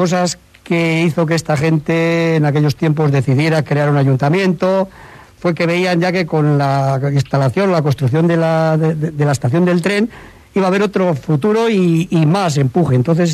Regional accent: Santibáñez de la Peña, Castile and León, Spain; born there; Correcto, Santibáñez es un pueblo nuevo y yo sí que soy nacido en Santibáñez.

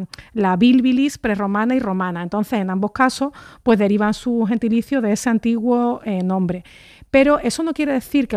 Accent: Barcelona, Catalonia, Spain; born there; Pues fíjate, sí, mira, sí, nací en Barcelona en el 76.

